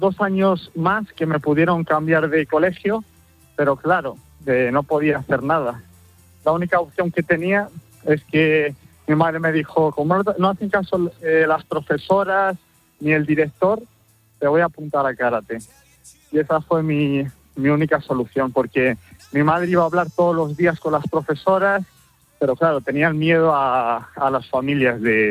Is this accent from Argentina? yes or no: no; Valladolid, Castile and León, Spain; yo soy de Valladolid, de un pequeño barrio que se llama La Rondilla, y empezó todo un poco ahí, en el colegio.